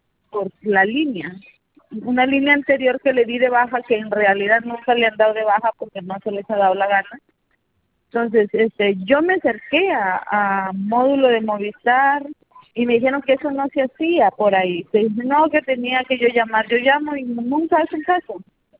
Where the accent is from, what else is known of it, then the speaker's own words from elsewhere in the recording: Máncora, Piura, Peru; yo soy de Máncora.